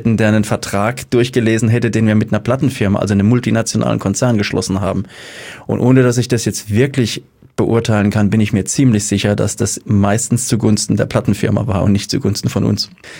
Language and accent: German; Mannheim, Baden-Württemberg, Germany; Und naja, ich komme aus Mannheim, ich habe einen Bezug zur Stadt